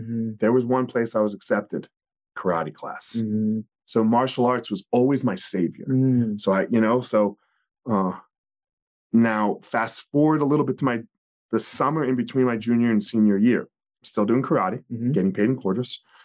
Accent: East Coast, United States; I grew up on the East Coast.

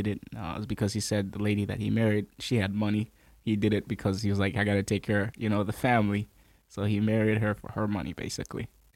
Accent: Zambia; born there; I wasn't born in Rwanda, no. I was born in Zambia.

